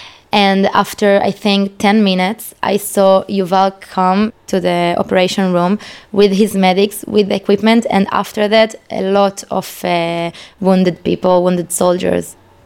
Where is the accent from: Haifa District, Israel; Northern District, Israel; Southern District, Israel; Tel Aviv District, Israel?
Southern District, Israel; Beersheba; also born or lived in Argentina; I was born in Argentina, and I made the Aliyah to Israel when I was 7 years old. And I grew up in Be'er Sheva, in the south of the country.